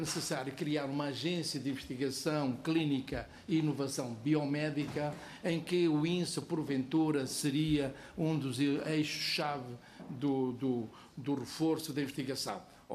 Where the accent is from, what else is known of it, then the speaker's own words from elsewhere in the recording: Coimbra, Portugal; aos deputados da região de Coimbra, de onde eu sou